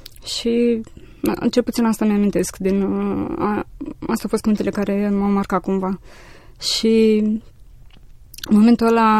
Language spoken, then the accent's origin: Romanian; Botoșani, Botoșani County, Romania; born there; M-am născut în Botoșani, într-o familie modestă și aș putea zice de oameni morali care m-au învățat mereu să mă închin unui Dumnezeu care poartă de grijă.